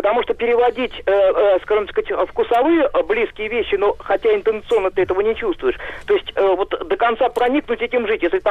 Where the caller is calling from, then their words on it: Saint Petersburg, Russia; из Петербурга. Сам немного занимался переводами